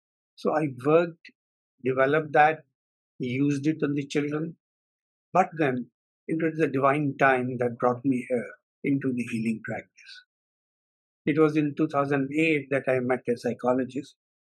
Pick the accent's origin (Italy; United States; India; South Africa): India; I'm coming from India